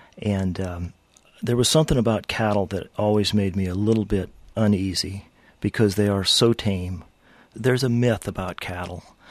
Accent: Rust Belt, United States; I was from the Rust Belt. It was within weeks of Kent State.

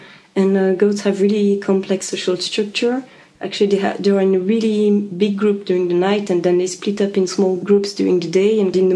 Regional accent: Switzerland; English is a second language; Yeah, I'm originally from Switzerland, yeah.

